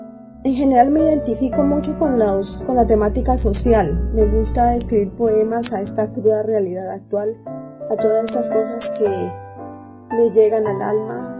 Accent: Colombia; Como les comentaba, soy colombiana.

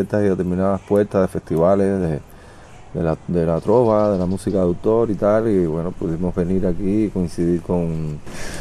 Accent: Cuba; moved away; Yo, una vez que salí de Cuba la primera vez a Francia

